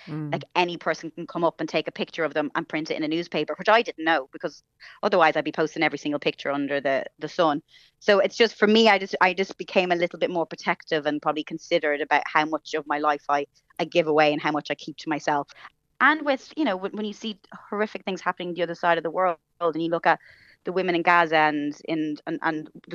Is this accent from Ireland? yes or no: yes; Ireland; moved away as an adult; now in London, United Kingdom; I moved away from Ireland, like kind of was very naive, like just moved over by myself for a year to make it in London.